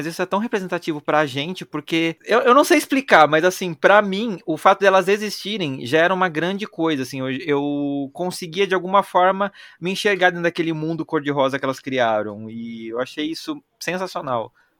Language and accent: Portuguese; São Paulo, Brazil; porque eu sou de São Paulo, tá?